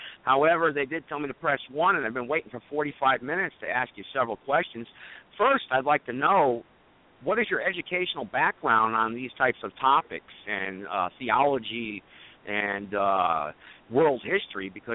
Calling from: Reidsville, North Carolina, United States; I'm calling from Reidsville, North Carolina

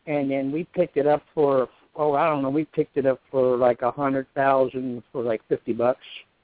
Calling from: Dallas, Texas, United States; Yeah, I'm from the Dallas area today

